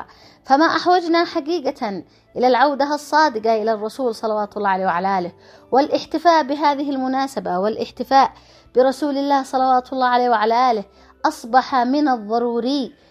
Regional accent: Yemen; المولد النبوي الشريف يعني لنا كيمنيين اليوم

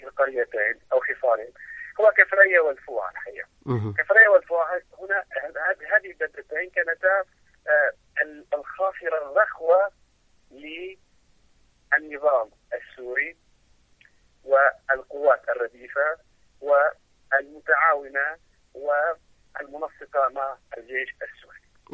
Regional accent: Lebanon; كما يقال في اللغة العامية عندنا في لبنان

